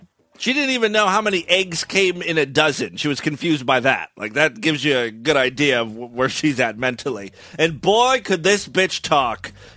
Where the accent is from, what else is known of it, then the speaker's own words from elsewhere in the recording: Ashtabula, Ohio, United States; now in Columbus, United States; This past weekend, I was up in the shithole that is known as Ashtabula, my hometown. It's about 3 hours northeast of Columbus.